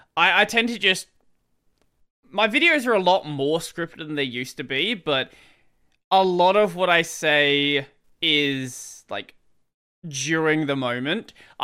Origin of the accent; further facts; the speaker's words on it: Australia; I'm Australian, so we speak English, but it's a little bit broken sometimes. my accent has cleaned up quite a bit since I've been doing like YouTube stuff and, you know, speaking to Americans, speaking to Europeans.